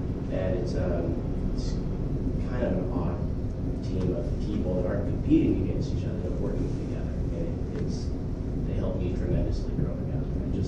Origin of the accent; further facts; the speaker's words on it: Antioch, United States; And I grew up in Antioch.